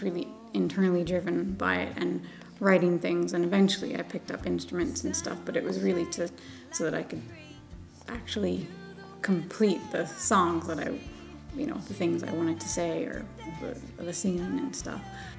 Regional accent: Canada; As a Canadian, you really can't, you know, have grown up in Canada at my age

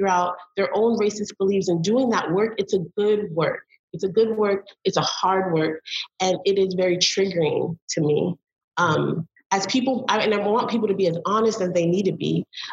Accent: Belize; But when they hear I'm from Belize, then it's like, oh my gosh, I went on a cruise and I ate this stuff.

